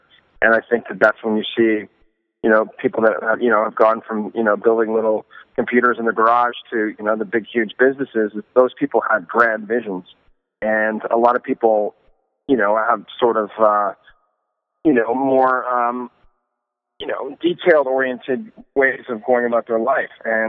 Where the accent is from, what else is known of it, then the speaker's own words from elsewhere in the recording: Ottawa, Ontario, Canada; I'm originally from Ottawa, Canada, the nation's capital in the beautiful heartland of Canada. I grew up in a middle-class family and, around a lot of political sort of figures, which was, very interesting. My father worked in the government